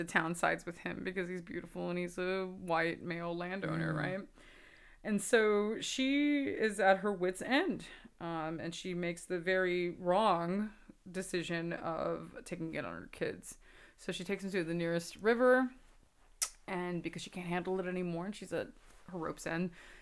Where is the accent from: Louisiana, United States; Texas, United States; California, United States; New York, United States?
Texas, United States; Brownsville; this is something that I grew up with in Brownsville, right?